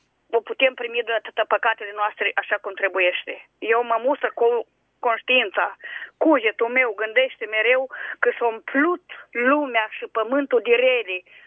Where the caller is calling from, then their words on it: Suceava, Suceava County, Romania; Sunt de la Suceava, din locul care e cu epidemia mai puternică.